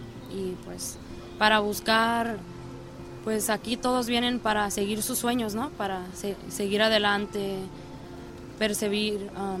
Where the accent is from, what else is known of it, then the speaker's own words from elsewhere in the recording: Los Angeles, California, United States; born there; Yo nací en Los Ángeles, California.